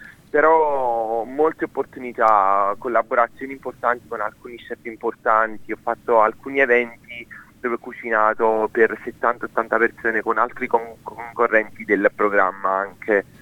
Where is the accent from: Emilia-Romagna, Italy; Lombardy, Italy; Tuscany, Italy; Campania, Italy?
Campania, Italy; Bacoli; io non sono proprio di Napoli, sono di un piccolo regione un po' più fuori da Napoli. Entrando nel dettaglio di dove vengo, casualità vuole che la signora viene dalla stessa regione da cui vengo io, da Bacoli.